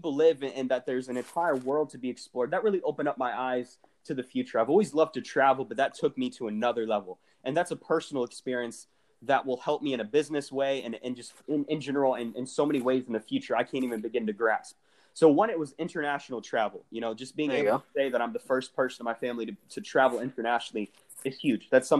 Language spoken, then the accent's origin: English; Jacksonville, United States; I was like, yeah, well, I'm from Jacksonville.